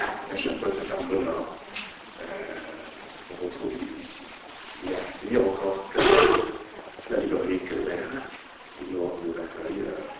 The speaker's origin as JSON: {"language": "French", "country": "Afghanistan", "second_language": "French", "moved": "yes", "lives_now": "France", "said": "quand j'ai quitté l'Afghanistan, en France, en 85, c'est sûr que je ne pouvais pas écrire en français et je me demandais à quoi bon écrire en persan"}